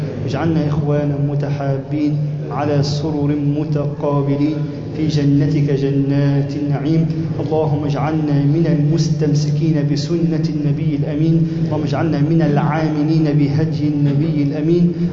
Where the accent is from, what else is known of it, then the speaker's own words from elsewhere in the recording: Egypt; اللهم يا ربنا اجعل بلدنا مصر أمنا أمانا سخاء رخاء